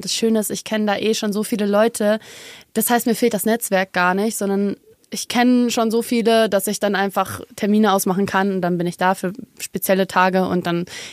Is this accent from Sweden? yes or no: no; Munich, Bavaria, Germany; Ich bin auch eigentlich Münchnerin, by the way.